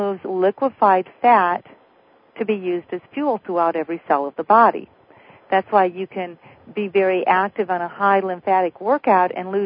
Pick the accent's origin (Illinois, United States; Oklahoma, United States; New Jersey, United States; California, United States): Illinois, United States; Chicago; I'm from the Chicago area. I grew up with the climate changes, so I definitely know what it's like to be in cold, windy weather.